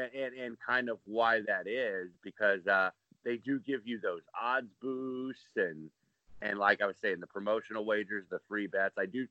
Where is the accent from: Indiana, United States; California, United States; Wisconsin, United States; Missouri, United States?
Indiana, United States; And obviously that's a big market with Chicago, my home state of Indiana, certainly happy to take Illinois people's money for the time being.